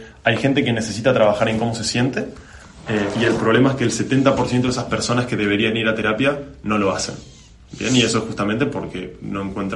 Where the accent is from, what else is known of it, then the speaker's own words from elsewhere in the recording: Argentina; accent: Argentine; also born or lived in Seville; yo estudié Ciencias Políticas en Argentina, como sí. Pueden escuchar por mi acento. Luego estudié Negocios en Sevilla, que es donde estuve viviendo el último tiempo.